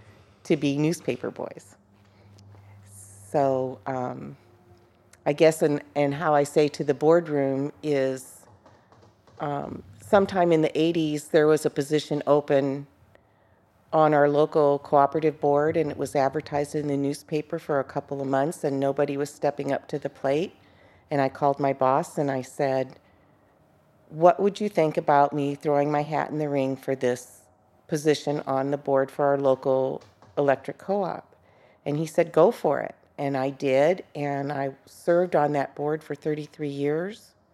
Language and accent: English; Coal Valley, Illinois, United States; also born or lived in Moline; I come from Coal Valley, Illinois, which is where I was born in Moline. Coal Valley's a suburb, and I was the sixth of seven children.